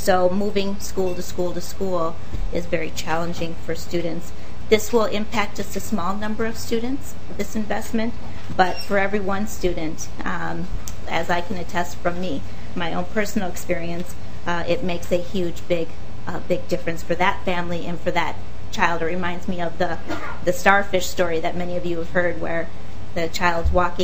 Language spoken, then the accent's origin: English; Minneapolis, Minnesota, United States; I grew up in the Glendale Projects in Southeast Minneapolis